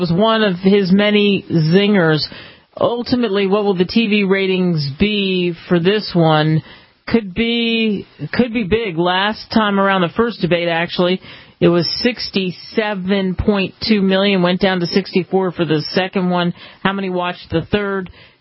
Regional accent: Philadelphia, Pennsylvania, United States; I grew up in Philly, outside of Philly. And how many times did I walk by Independence Hall?

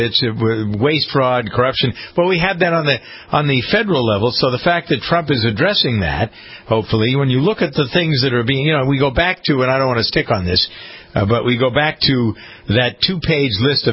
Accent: Framingham, Massachusetts, United States; born or raised there

